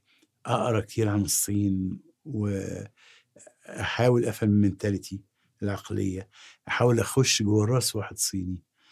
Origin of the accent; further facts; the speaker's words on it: Egypt; زي كده لما أكون أنا مصري أجهل مصر.